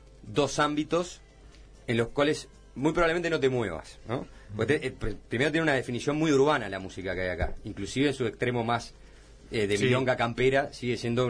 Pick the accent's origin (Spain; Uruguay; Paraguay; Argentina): Uruguay; Me preguntó, ¿vos sos uruguayo? No, sí, uruguayo.